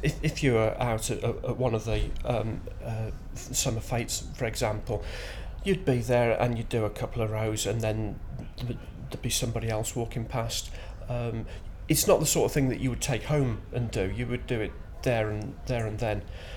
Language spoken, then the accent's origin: English; Birmingham, West Midlands, United Kingdom; moved away as an adult; now in Shetland, United Kingdom; I'm originally from Birmingham.